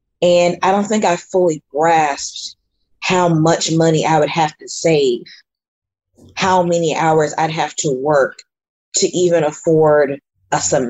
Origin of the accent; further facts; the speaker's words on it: North Carolina, United States; I'm from North Carolina